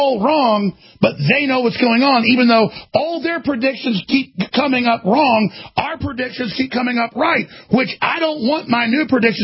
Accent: the South, United States; I'm a Southerner.

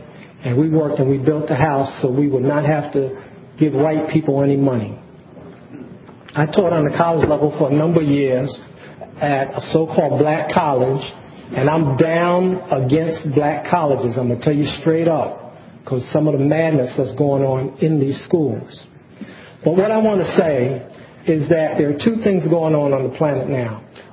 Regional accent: Brooklyn, New York, United States; First of all, I grew up in Brooklyn

